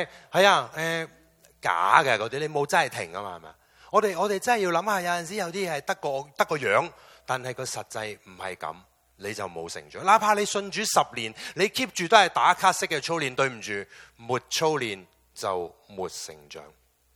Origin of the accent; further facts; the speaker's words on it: California, United States; 我是加州来的